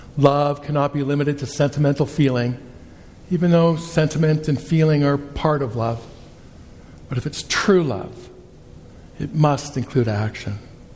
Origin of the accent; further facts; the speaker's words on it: Winnipeg, Manitoba, Canada; I grew up in Winnipeg on Treaty 1 lands, but just because I never lived on a farm doesn't make me any less of a treaty person.